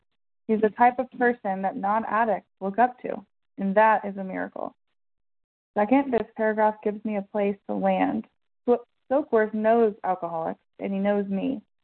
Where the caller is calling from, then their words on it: Oklahoma, United States; a compulsive overeater, and I'm calling from Oklahoma.